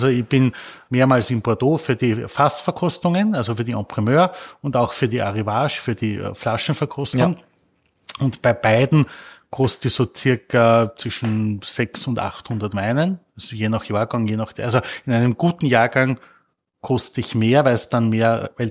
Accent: Burgenland, Austria; ich bin Burgenländer. Als ich mit Wein aufgewachsen bin, war für mich der gute Wein rot.

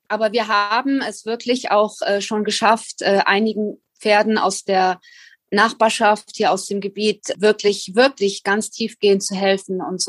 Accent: Germany; moved away as an adult; Ich habe natürlich Heimweh. Ich vermisse meine Heimat Deutschland zutiefst.

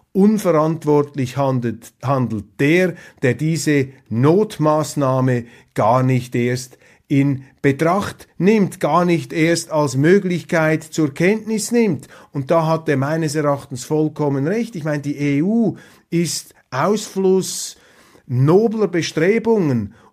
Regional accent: Switzerland; Und da haben wir natürlich als Schweizer eine ganz andere Auffassung.

